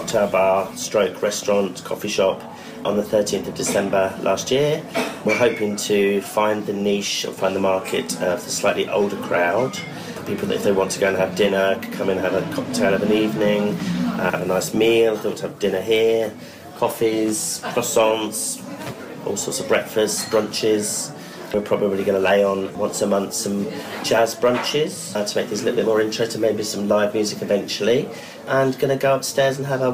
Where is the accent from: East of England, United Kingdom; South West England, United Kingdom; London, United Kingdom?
East of England, United Kingdom; Ely; I'm from Ely, and I've worked in Ely for many years. I've had a couple of businesses here